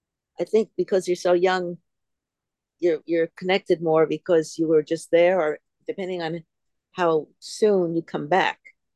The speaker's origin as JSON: {"language": "English", "town": "Glen Cove", "region": "New York", "country": "United States", "tie": "born or raised there", "said": "it's different than the city. Yet my town is considered a city. I'm from Glen Cove, Long Island."}